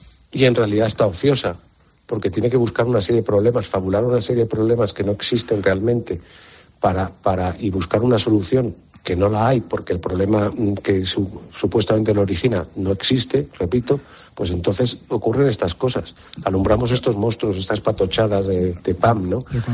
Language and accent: Spanish; Spain; cómo somos los españoles